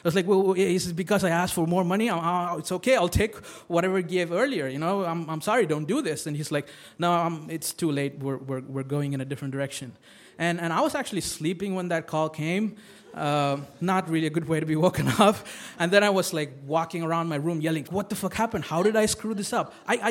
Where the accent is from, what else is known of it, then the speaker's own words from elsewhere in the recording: India; because I grew up in India, nothing is official till it's on paper.